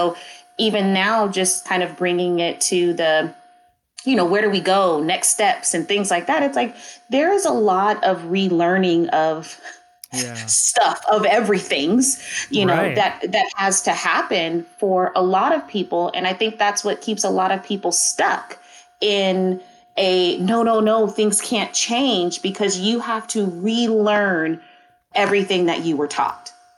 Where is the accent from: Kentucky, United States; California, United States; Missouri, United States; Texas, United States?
California, United States; Oakland; I grew up in the Bay Area. So I grew up in Oakland. I grew up in East Oakland.